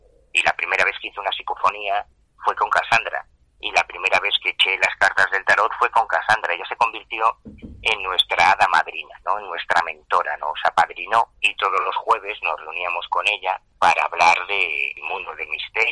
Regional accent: A Coruña, Galicia, Spain; yo soy gallego, yo soy de La Coruña

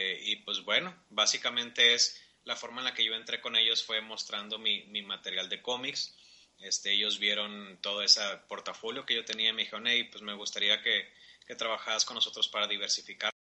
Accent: Mexico; soy mexicano, quiero que los lectores sepan que nosotros estamos aquí en México

